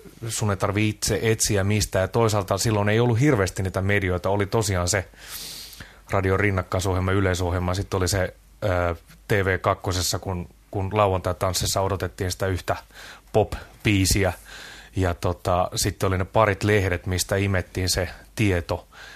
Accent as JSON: {"language": "Finnish", "town": "Hamina", "region": "Kymenlaakso", "country": "Finland", "tie": "born or raised there", "said": "mä oon kotoisin semmoista pikkukaupungista kuin Hamina"}